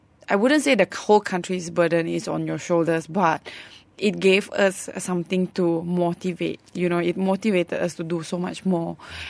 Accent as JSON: {"language": "English", "country": "Malaysia", "said": "I feel that is something that we as Malaysian athletes should look up to."}